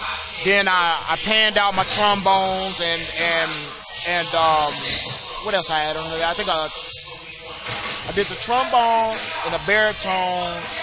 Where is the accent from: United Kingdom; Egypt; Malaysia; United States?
United States; Detroit, Michigan; I mean, we're from Detroit, right?